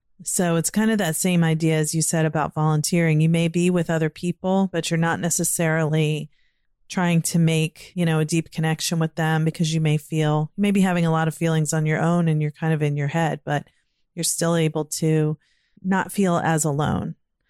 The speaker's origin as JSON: {"language": "English", "region": "Virginia", "country": "United States", "tie": "born or raised there", "lives_now": "Maryland, United States"}